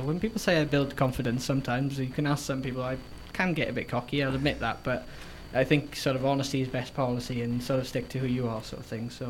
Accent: Wales, United Kingdom; It's because I'm Welsh, so it's an odd spelling.

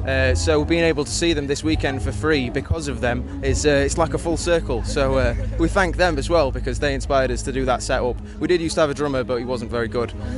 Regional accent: Sheffield, Yorkshire and the Humber, United Kingdom; No, we're from Sheffield.

